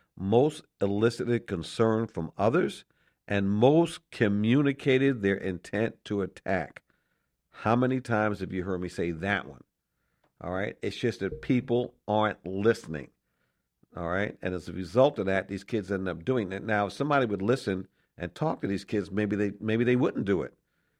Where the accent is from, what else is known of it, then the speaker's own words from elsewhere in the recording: New York, United States; Maine, Vermont, and even New York, you know, my home state.